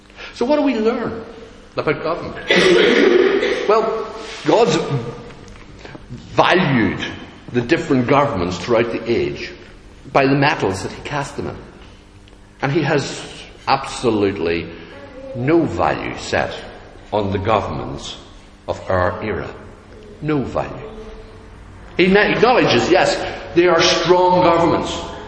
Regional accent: Northern Ireland, United Kingdom; In Northern Ireland here, we have a problem. It's called being Northern Irish, I suppose.

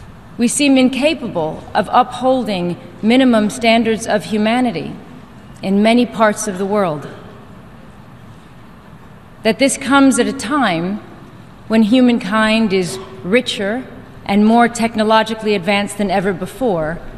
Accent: United States; I'm very proud to speak here as an American.

